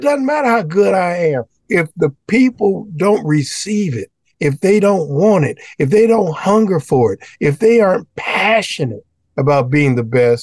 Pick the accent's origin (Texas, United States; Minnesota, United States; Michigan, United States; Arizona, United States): Michigan, United States; Detroit; I'm from Detroit, Michigan.